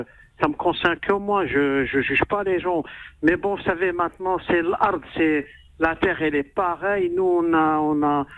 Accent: Morocco; moi, je suis marocain.

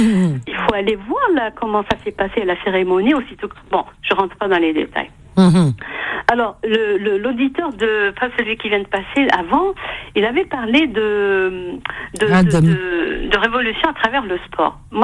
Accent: Algiers, Algiers Province, Algeria; moved away; on avait quitté la Casbah. Moi personnellement, je suis née à la Casbah. Mmh. Et j'ai clôturé les naissances à la Casbah, on va dire. D'accord? Mon père y est né en 26, etc. On a grandi dans la même maison.

